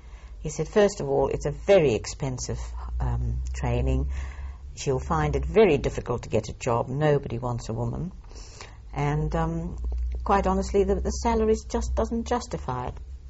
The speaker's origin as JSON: {"language": "English", "country": "South Africa", "said": "and I'm being a South African, I heard this very cultured voice behind me."}